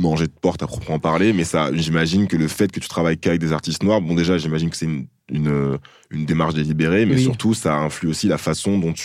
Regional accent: France; je partage un peu la vision de Kevy en tant que noir, mais aussi en tant que français

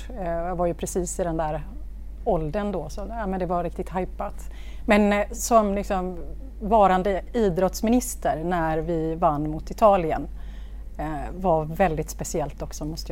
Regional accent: Gothenburg, Västra Götaland County, Sweden; Jag är ju göteborgare, uppväxt i Bergsjön.

